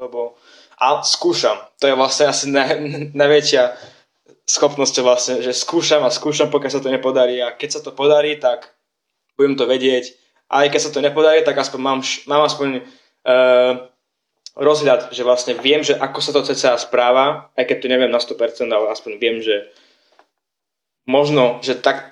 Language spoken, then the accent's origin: Slovak; Komárany, Prešov Region, Slovakia; now in Brno, Czechia; mám 20 rokov a pochádzam z dedinky na východe Slovenska, Komarany. Vyštudoval som strednú v Prešove a teraz aktuálne študujem vysokú v Brne na Masarykovej univerzite.